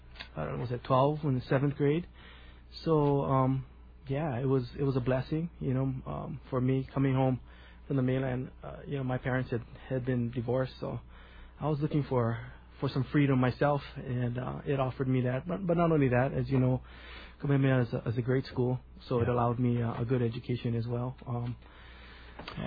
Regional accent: Poipu, Hawaii, United States; I can remember the days when I grew up in Poipu, Brenneke

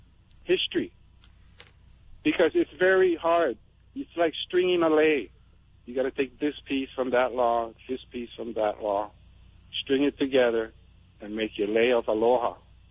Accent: Hawaii, United States; I'm getting recognized as a Hawaiian national and a Kanaka Maoli.

